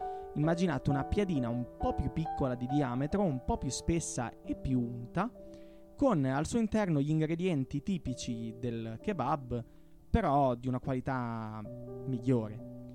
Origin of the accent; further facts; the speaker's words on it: Bologna, Emilia-Romagna, Italy; conosco bene Bologna in quanto bolognese, almeno così millanto